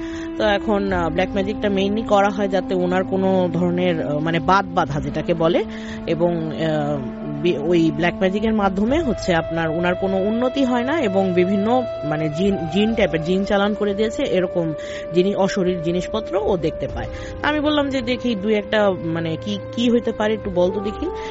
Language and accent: Bangla; Dhaka, Dhaka Division, Bangladesh; আমি farm gate থেকে এসেছি